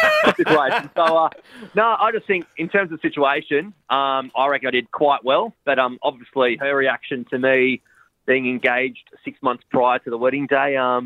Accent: Sydney, New South Wales, Australia; I grew up in Cronulla in Sydney. So I had a lot of schoolmates and some family.

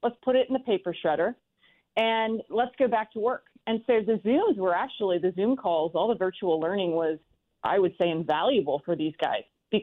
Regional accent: Canada; When you're growing up in Canada as a little kid, you get so conditioned and acclimated to being outside.

